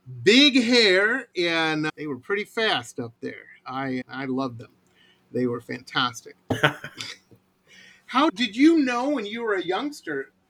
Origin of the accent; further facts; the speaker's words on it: New Baltimore, Michigan, United States; I grew up in New Baltimore, technically, before I moved down to the city, which for those who don't know, if you want to look it up on a map, it's just past Mount Clemens and all that shit.